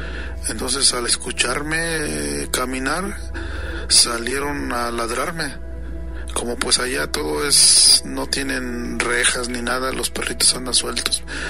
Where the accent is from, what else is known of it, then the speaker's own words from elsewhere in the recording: Oaxaca, Mexico; En mi pueblo, en la Mixteca oaxaqueña. Les mando un gran saludo desde aquí de Oaxaca